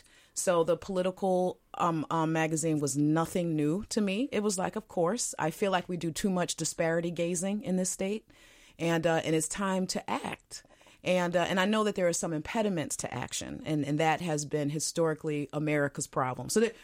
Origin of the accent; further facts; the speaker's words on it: New Jersey, United States; now in Minneapolis, United States; I'm actually from New Jersey, but anyway.